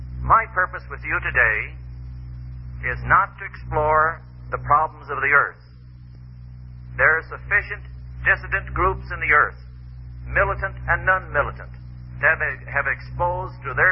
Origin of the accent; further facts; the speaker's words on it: Loveland, Colorado, United States; also born or lived in Denver; I was born in Denver, raised in my formative years in Loveland, Colorado, just miles from here.